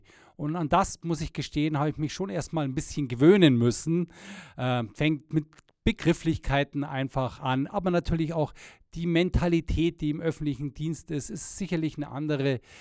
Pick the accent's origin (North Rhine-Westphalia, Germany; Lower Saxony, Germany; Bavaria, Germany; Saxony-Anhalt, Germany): Bavaria, Germany; Unterschleißheim; auf dieses Amt für meine Heimatstadt Unterschleißheim was zu tun